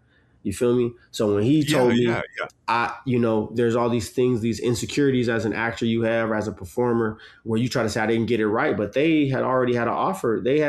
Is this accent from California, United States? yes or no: no; Portland, Oregon, United States; because I grew up in Portland until I left. You know, people were composting when I was growing up.